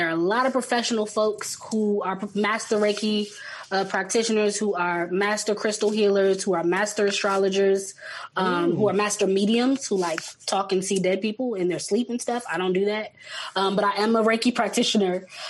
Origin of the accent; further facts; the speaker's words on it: Washington, District of Columbia, United States; I'm from Northeast. I'm not like from, you know, Southeast D.C. or anything.